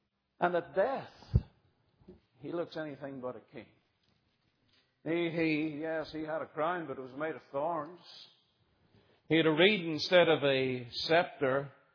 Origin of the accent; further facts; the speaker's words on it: Ireland; Now, I grew up in Ireland and I was mad keen on the westerns.